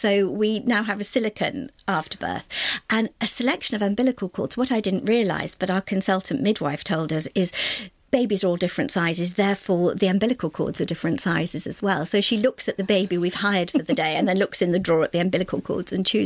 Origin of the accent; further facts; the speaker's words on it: Liverpool, North West England, United Kingdom; born there; also born or lived in Sheffield; I was born in 1962 in Liverpool. I lived in Sheffield for the first few years of my life because my father had obtained a position as the manager of a disinfectant works in a place called Ecclesfield. But Liverpool was where my family were.